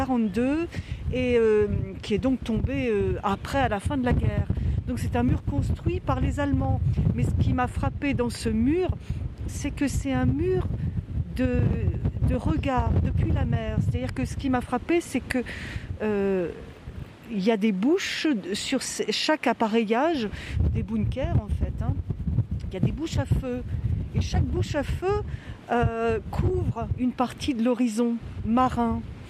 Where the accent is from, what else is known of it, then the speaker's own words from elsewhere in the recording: Brest, Brittany, France; La question est complexe parce que quand j'étais gamine, je suis née à Brest, on allait sur le port de commerce.